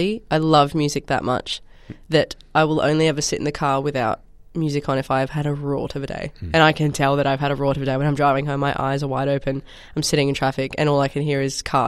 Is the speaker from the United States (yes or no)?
no; Western Australia, Australia; now in Victoria, Australia; as I left WA and moved to Victoria, was the first time that I sat there and was like, I did not explore my home state as much as I wish that I did